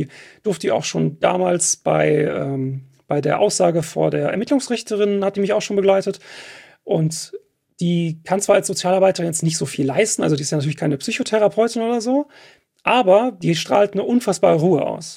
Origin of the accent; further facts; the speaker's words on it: Detmold, North Rhine-Westphalia, Germany; now in Gelsenkirchen, Germany; aufgewachsen bin ich halt in Detmold, beziehungsweise Hornbad-Meyenberg, ist ein Stadtteil oder Ortsteil davon.